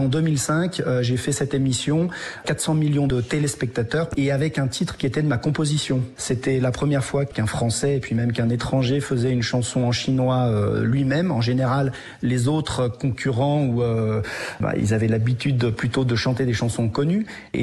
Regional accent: France; je suis français. J'ai pas du tout d'origine chinoise, mes deux parents sont français, ma maman est de Savoie et mon papa de Normandie.

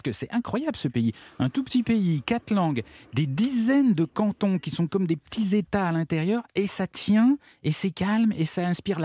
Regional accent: France; chez nous, en France, quand on achète du gruyère, ça veut dire qu'on veut du fromage avec des trous.

